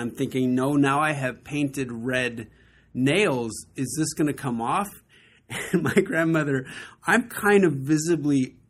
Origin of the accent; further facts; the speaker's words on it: Sacramento, California, United States; Sacramento, originally.